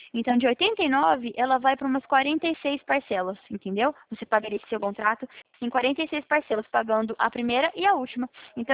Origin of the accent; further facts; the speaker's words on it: Presidente Prudente, São Paulo, Brazil; Eu sou de Presidente Prudente, aqui pertinho.